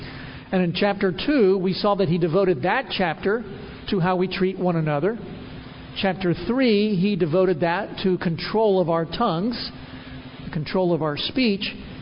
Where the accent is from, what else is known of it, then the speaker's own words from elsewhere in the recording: New York City, New York, United States; one of the great privileges of being a kid growing up in New York City is that I was exposed to all the wonderful architecture of that town.